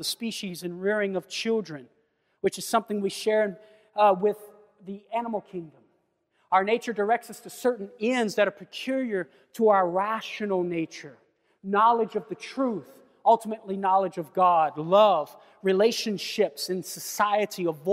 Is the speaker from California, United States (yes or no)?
no; Louisiana, United States; I'm coming from Louisiana, and we have a bunch of them, right?